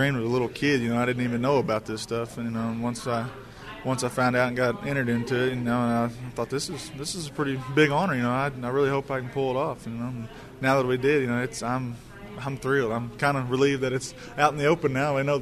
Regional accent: Cordell, Oklahoma, United States; I'm from the Cordell FFA chapter in Cordell, Oklahoma

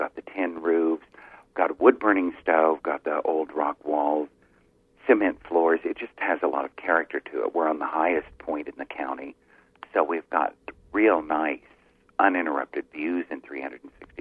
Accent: Oklahoma, United States; also born or lived in South Florida; I had moved back here. I was from Oklahoma, but I had moved back from South Florida.

